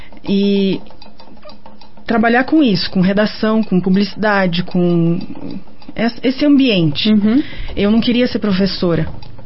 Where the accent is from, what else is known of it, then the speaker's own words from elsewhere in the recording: Curitiba, Paraná, Brazil; Sou curitibana, com um coração soteropolitano, que eu amo Salvador, mas moro aqui...